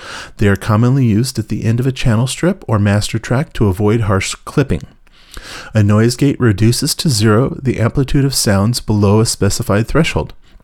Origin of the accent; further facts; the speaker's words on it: San Francisco, California, United States; from the East Bay area of San Francisco, California.